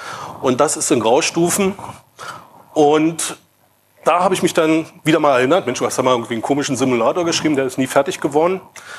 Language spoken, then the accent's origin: German; Brandenburg an der Havel, Brandenburg, Germany; Ich komme aus Brandenburg an der Havel.